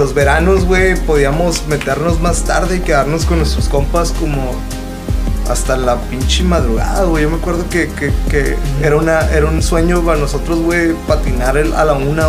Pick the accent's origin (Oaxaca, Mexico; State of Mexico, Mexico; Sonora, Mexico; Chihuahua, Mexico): Sonora, Mexico; Yo vengo de Sonora, güey. Entonces, 20 bolas en Sonora son 20 pesos, güey.